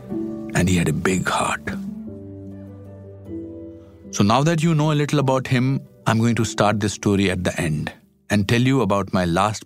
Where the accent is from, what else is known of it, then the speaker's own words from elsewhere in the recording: Shimla, Himachal Pradesh, India; and I have taken you through my hometown, Shimla.